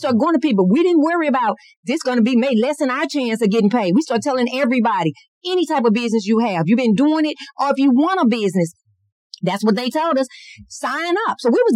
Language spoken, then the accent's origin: English; St. Louis, Missouri, United States; I grew up in North St. Louis, as I stated. We never seen that money come there, ever, ever.